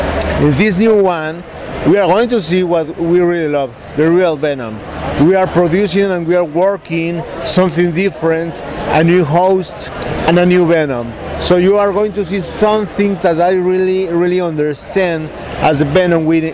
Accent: Mexico; English is a second language; moved away; I am coming from Mexico, you know, a place with tropical weather.

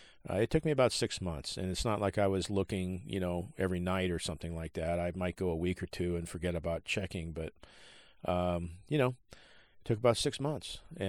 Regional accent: West Coast, United States; I'm on the West Coast, and I've lived here all my life, born and raised on the West Coast.

